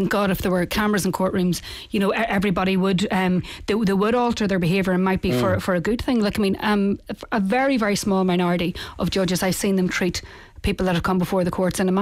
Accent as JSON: {"language": "English", "region": "England", "country": "United Kingdom", "tie": "born or raised there", "said": "where I grew up in the North"}